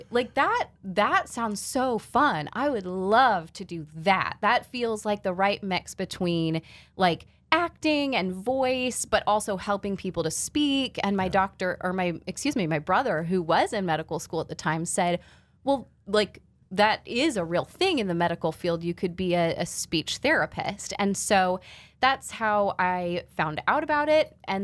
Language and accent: English; Morton, Illinois, United States; I'm originally from Morton.